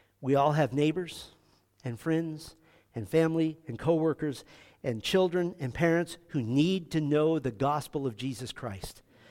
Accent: California, United States; In my home state of California, many of the leaders are so corrupt

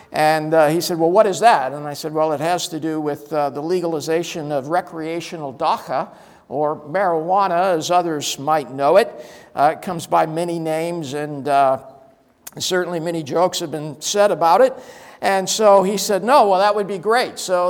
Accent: Washington, United States; also born or lived in California; my home state of Washington State and the Pacific Northwest, and subsequently other states like my other home state, California

